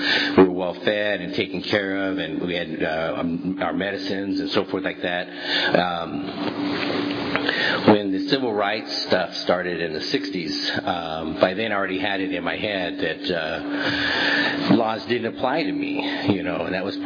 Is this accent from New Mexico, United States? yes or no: yes; New Mexico, United States; also born or lived in Texas; when I was growing up in New Mexico and Texas area